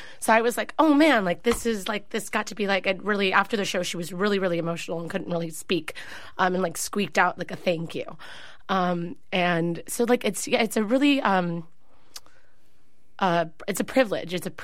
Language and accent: English; San Francisco, California, United States; I grew up in the Mission, and it's like that's the community I grew up in. That's the community that is my family.